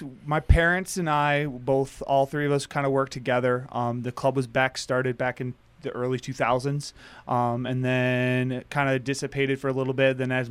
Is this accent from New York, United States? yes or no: no; Jackson, Michigan, United States; Jackson, Michigan.